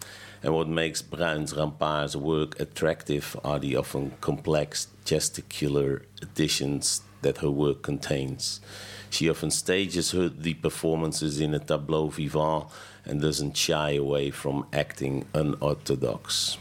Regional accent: Rotterdam, South Holland, Netherlands; English is a second language; forgotten composers from our hometown, Rotterdam, in Holland.

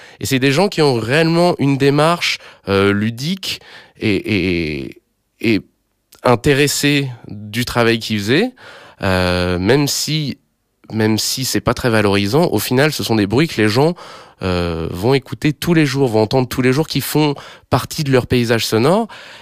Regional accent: France; Alors, moi, je suis français

